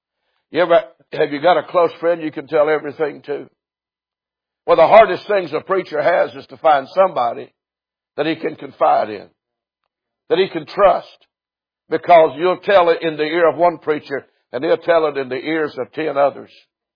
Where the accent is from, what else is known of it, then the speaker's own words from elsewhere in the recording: United States; As an American, I have a duty to my country. Because I am an American.